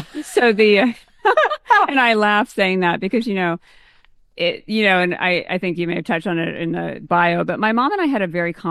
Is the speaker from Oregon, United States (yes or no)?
no; California, United States; also born or lived in Reading, United States; I was born in Reading, Pennsylvania, although I have no memory of Reading, Pennsylvania, because my parents picked up and moved to Southern California when my sister and I were very young.